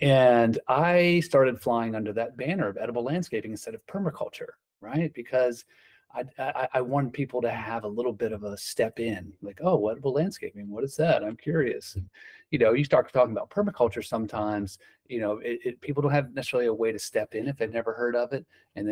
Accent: Frederick, Maryland, United States; here in Frederick, Maryland, which was my hometown, which was helpful because I had a lot of relationships already in place.

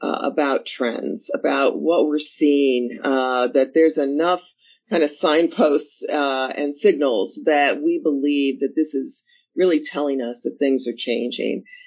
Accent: Chicago, Illinois, United States; I'm from Chicago originally, again, the cold spot, but also the sort of home of great architecture, right?

